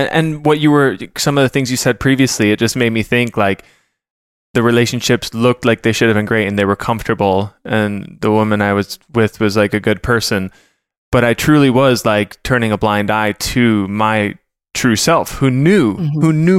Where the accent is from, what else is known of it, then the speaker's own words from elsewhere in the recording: Midwest, United States; but I got caught in that story of I'm from the Midwest.